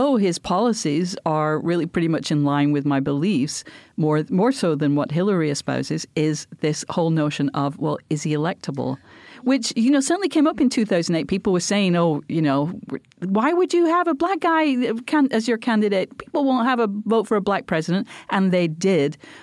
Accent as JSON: {"language": "English", "country": "United Kingdom", "tie": "born or raised there", "moved": "yes", "lives_now": "United States", "said": "certainly I grew up in Britain."}